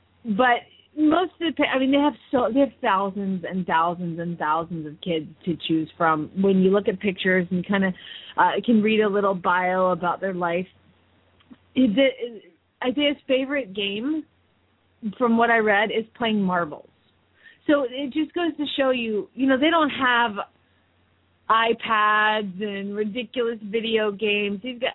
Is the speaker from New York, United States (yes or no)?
no; Phoenix, Arizona, United States; from Phoenix, Arizona